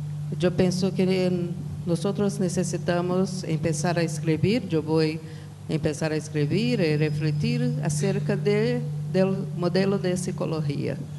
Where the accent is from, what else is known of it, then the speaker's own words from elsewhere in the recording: Brazil; Spanish is a second language; de Brasil.